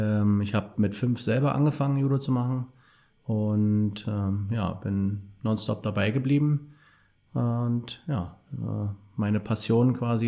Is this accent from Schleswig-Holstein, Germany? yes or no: no; Berlin, Germany; born there; wie schon gesagt. Ich bin 1980 geboren in Berlin